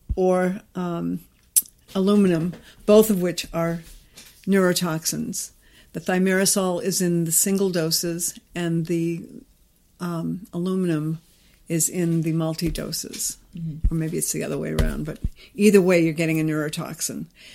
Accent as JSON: {"language": "English", "town": "Northport", "region": "Maine", "country": "United States", "said": "I'm from Northport, Maine."}